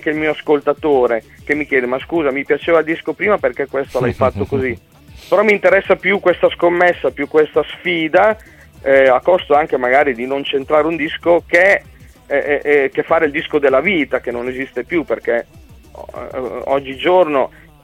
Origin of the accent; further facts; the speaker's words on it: Emilia-Romagna, Italy; born there; Io sono emiliano, non lo nego, nonostante sia un mezzo sangue, però sono nato qua in Emilia, sono contento di essere nato in Emilia, però da figlio emiliano